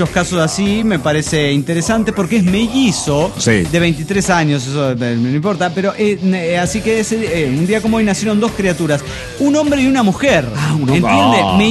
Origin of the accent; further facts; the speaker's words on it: Mexico City, Mexico; del DF mexicano.